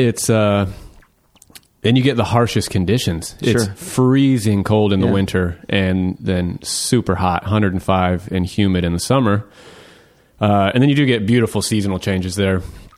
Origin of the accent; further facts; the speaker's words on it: Olathe, Kansas, United States; And I grew up on the Kansas side, about in a suburb called Olathe, which is like 15 miles south of Kansas City.